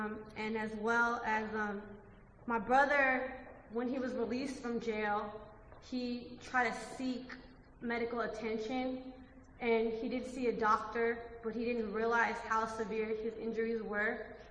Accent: Oakland, California, United States; we lived in Oakland. I'm from Oakland.

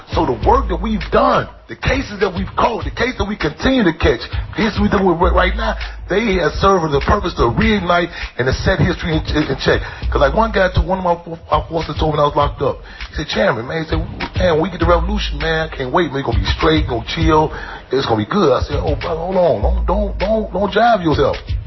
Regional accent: Chicago, Illinois, United States; I let people know I'm from Chicago.

